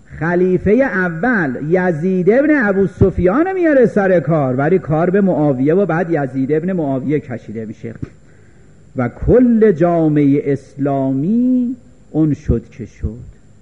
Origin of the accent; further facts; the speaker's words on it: Iran; ایرانیت که چیز بدی نیست، منم ایرانیم